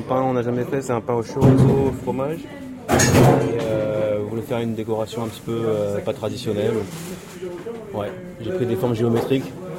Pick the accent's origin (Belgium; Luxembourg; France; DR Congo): France; accent: French; jouer la carte française avec mon accent français quand je parle anglais.